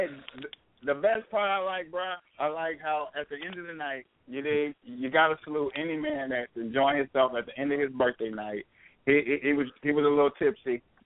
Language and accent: English; Twin Cities, Minnesota, United States; Oh, Lord, I hope they like me. They from my hometown. 612201. That's the Twin Cities.